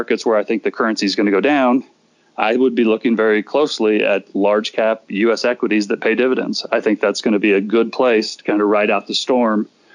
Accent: Canada; all of a sudden, as a Canadian, you just made 20%.

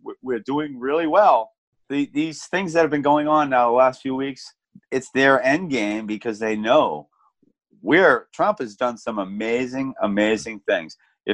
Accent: Boston, Massachusetts, United States; now in New Hampshire, United States; Well, I grew up in Boston, which was you have to you go through various hoops to get a gun in Boston.

